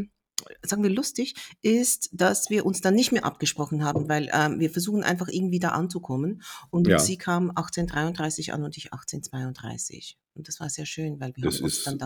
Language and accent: German; Switzerland; Ich bin Schweizerin, ich bereite Rösti zu.